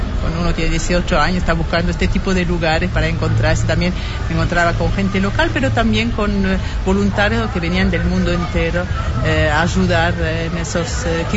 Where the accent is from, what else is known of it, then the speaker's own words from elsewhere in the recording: Toulouse, Occitania, France; Spanish is a second language; now in Israel; vine acá en Israel por primera vez hace unos 30 años, de Toulouse, en el sur de Francia.